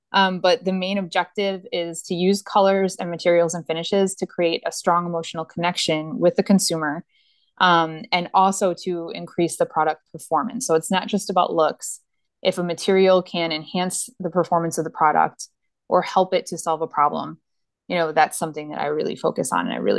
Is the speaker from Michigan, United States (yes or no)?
yes; Detroit, Michigan, United States; you know, I'm from the Detroit area.